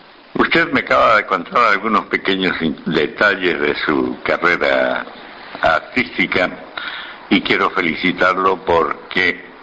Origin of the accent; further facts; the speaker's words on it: Punta Arenas, Magallanes, Chile; Yo soy chileno y de los buenos.